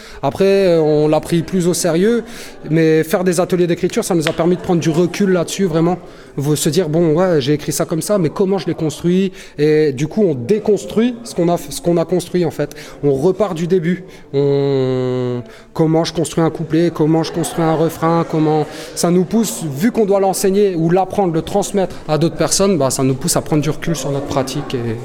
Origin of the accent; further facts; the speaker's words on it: Lille, Hauts-de-France, France; J'ai grandi à Lille, en France